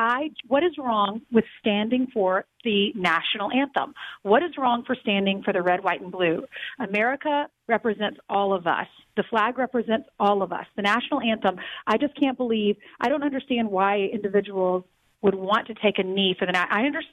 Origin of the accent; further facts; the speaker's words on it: the South, United States; I will say I'm from the South. I grew up in a Christian home.